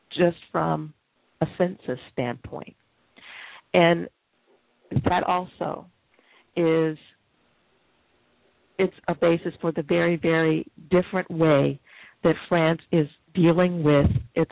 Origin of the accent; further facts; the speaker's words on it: United States; my God, actually, I am an American. I never felt like it, you know